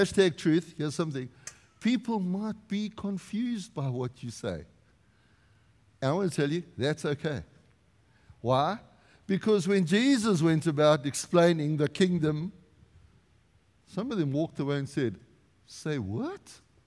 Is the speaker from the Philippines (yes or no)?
no; South Africa; now in Canada; And I'm going, I'm happy just to be South African-Canadian.